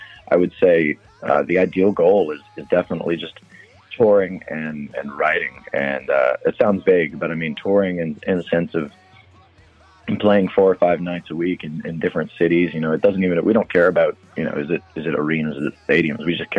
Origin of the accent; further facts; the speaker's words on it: New Orleans, Louisiana, United States; a lot of it that we kind of latch on to is because we are from New Orleans.